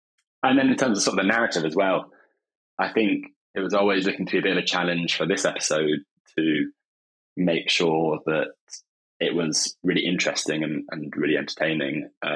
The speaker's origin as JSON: {"language": "English", "region": "South West England", "country": "United Kingdom", "tie": "born or raised there", "said": "And I grew up in North Devon on my dad's farm. My mum was a vet, and we lived by the sea"}